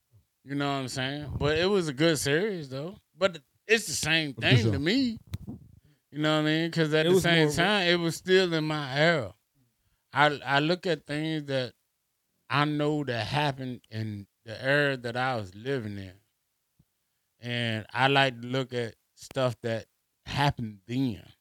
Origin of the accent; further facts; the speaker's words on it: Newport News, Virginia, United States; I was born in Bad News, Virginia, Newport News, Virginia. And I love Newport News, Virginia because that's my home where I was born and raised.